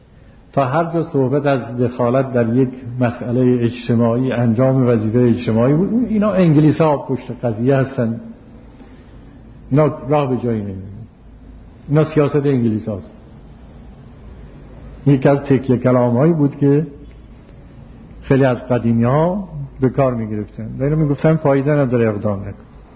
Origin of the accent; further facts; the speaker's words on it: Yazd, Iran; ما اهل یزد هستیم.